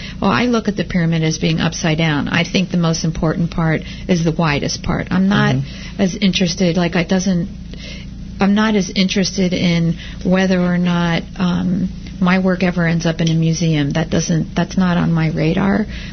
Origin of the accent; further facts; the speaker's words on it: New York, United States; I mean, I grew up in New York. I thought that.